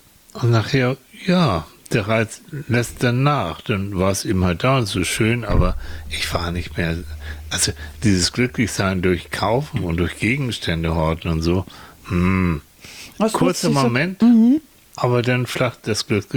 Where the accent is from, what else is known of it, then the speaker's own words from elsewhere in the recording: Finland; Leute, ich komme aus Finnland, ich komme vom Land.